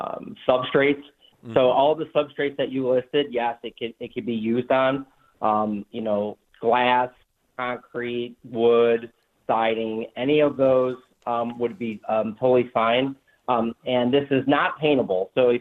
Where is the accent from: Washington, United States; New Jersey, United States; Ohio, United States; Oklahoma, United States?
Ohio, United States; Cleveland; when growing up in Cleveland, we had a house and right on Lake Erie.